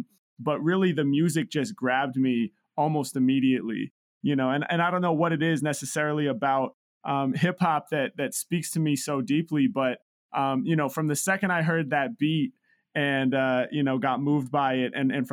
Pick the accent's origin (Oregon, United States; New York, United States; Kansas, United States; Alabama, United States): Oregon, United States; Portland; growing up in Portland, Oregon, which is where I'm from.